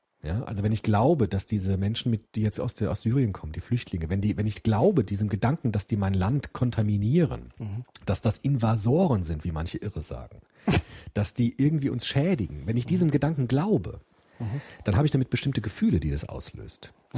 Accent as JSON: {"language": "German", "town": "Frankfurt", "region": "Hesse", "country": "Germany", "tie": "born or raised there", "said": "Frankfurt, mein Heimatdorf, ist ja jetzt so eine Art Negativbild geworden"}